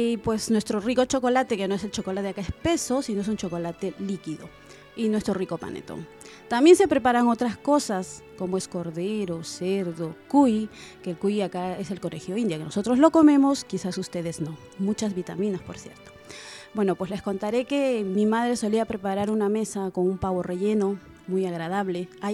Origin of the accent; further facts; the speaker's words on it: Peru; moved away; yo soy una chica peruana, ¿no?, que vino acá hace muchos años, ya son 14 años que estoy en este lindo país.